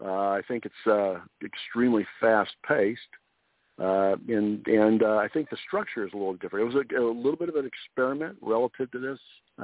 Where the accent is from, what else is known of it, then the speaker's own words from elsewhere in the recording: Colorado, United States; also born or lived in Syracuse, New York; now in San Diego, United States; I was actually born way back east. I was born in Syracuse, New York, but I was raised in Colorado. And I've spent the second half of my life here in Southern California, in the San Diego area.